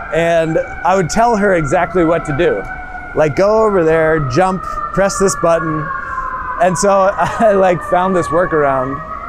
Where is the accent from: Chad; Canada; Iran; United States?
Canada; Toronto, Ontario; born there; So I was born in Toronto, Canada.